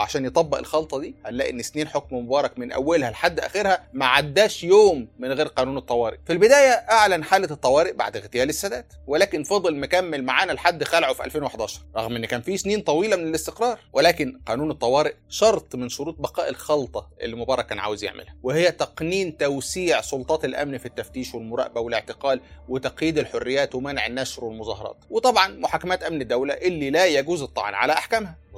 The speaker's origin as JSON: {"language": "Arabic", "country": "Egypt", "said": "طب ليه احنا كمصريين عندنا صورة سلبية عن الانفتاح؟"}